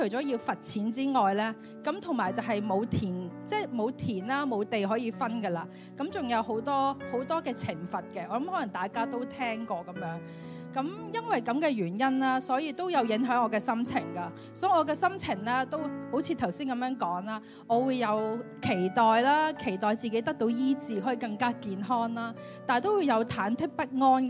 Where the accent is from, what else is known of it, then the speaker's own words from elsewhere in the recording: China; born there; 因為呢我出生在中國大陸一個的小漁村